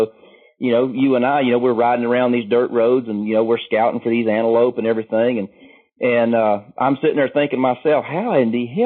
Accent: Georgia, United States; from Northwest Georgia.

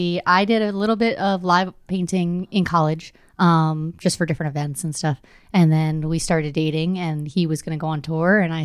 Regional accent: Quebec, Canada; So I grew up like way up, tiny little town of 2,000 people, native reservation, middle of nowhere.

